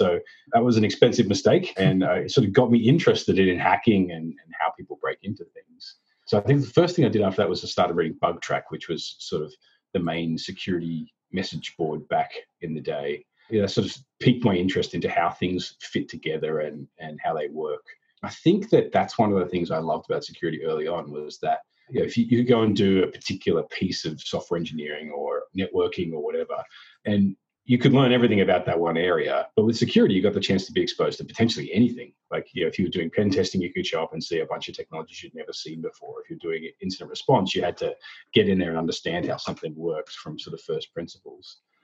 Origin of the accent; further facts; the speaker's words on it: Australia; now in United States; You'll hear that I've managed to lose all of my Australian accent, and I guess I've lost the ability to remember how to say my job title as well.